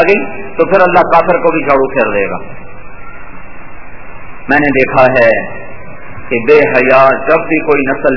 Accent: Khanewal, Punjab, Pakistan; تو خانے وال میرا ہوم ڈسٹرکٹ ہے، کریم میرا گاؤں ہے

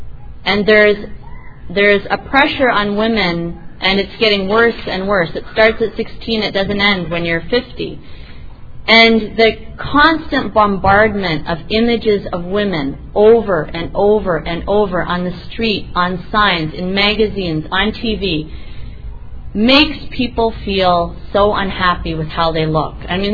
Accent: Canada; now in United States; I'm coming from America, and even though I'm Canadian, I've lived in the United States for so long

